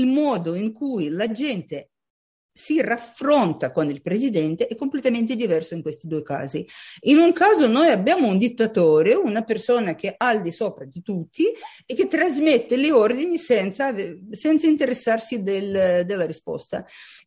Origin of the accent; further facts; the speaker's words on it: Kyiv, Ukraine; Italian is a second language; also born or lived in Moscow; me sono nata a Kiev e studiato a Mosca, lavorato nella cultura russa